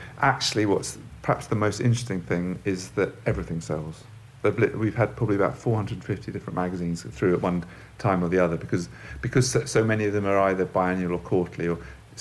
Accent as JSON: {"language": "English", "region": "London", "country": "United Kingdom", "tie": "born or raised there", "said": "I mean, I'm from London, I've grown up in London, and I know where to go to get magazines."}